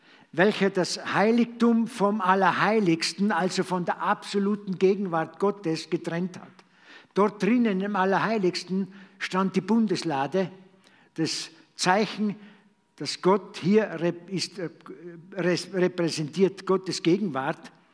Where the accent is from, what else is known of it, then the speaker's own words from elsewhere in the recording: Tyrol, Austria; ich bin ja ein Tiroler